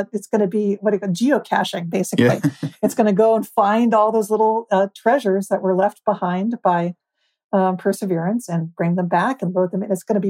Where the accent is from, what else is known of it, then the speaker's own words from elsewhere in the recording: United States; You know, I'm an American. I love getting in my car and driving across the countryside